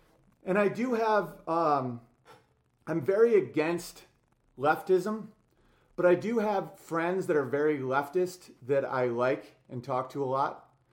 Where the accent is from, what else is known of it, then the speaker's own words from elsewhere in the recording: United States; born there; I'm Native American, like because I'm born in America.